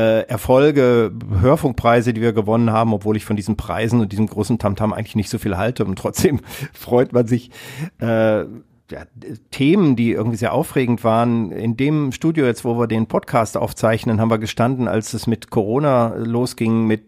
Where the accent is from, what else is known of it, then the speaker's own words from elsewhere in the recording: Kassel, Hesse, Germany; ich komme ja aus Kassel und damals hatte man tatsächlich noch so Kassetten aus dem Kassettenrekorder